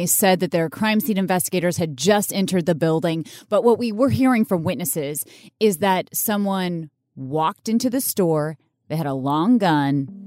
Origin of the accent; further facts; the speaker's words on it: Colorado, United States; You may not know this, but Colorado is my home state.